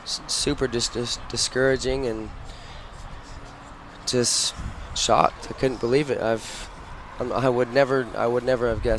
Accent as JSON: {"language": "English", "town": "Salt Lake City", "region": "Utah", "country": "United States", "said": "Salt Lake."}